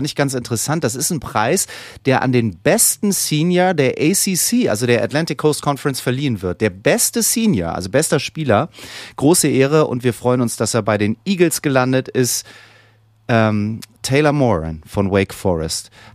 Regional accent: Lübeck, Schleswig-Holstein, Germany; in meiner Heimatstadt in Lübeck

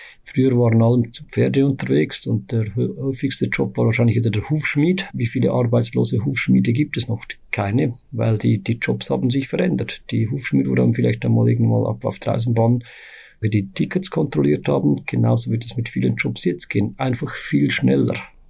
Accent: Switzerland; als Schweizer

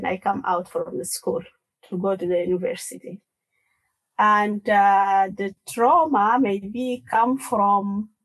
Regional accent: South Sudan; English is a second language; moved away as an adult; also born or lived in Sudan; now in Germany; I am a writer from South Sudan, and I have been all my life in Sudan. I just came to Germany in 2022.

